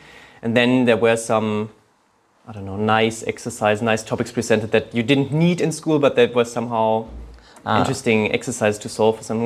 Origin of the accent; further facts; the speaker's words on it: Hesse, Germany; I mean, so I grew up near Frankfurt on the countryside there.